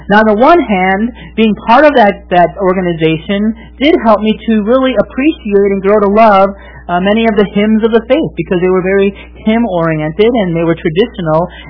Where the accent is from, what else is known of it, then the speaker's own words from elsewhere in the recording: Milwaukee, Wisconsin, United States; young Christian in my early 20s, I worked for a Christian radio station, television station, in Milwaukee, in Wisconsin, my hometown